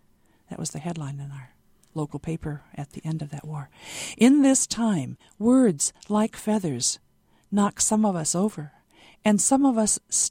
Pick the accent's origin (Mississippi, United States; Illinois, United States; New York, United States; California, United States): Illinois, United States; Aurora; growing up in Aurora, Illinois, which I did, I had never seen a rattlesnake.